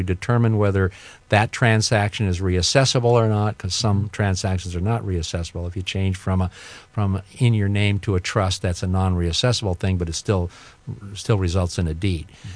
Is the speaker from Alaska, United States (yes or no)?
no; Seattle, Washington, United States; also born or lived in New York / San Francisco; But at any rate, I grew up in Seattle, Washington. I grew up in a very political family. Went to the University of Washington.